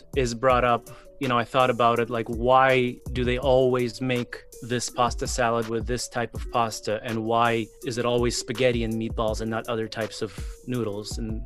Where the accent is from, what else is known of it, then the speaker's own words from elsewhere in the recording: Ukraine; So I grew up, my childhood, I grew up in Ukraine, and in my kindergarten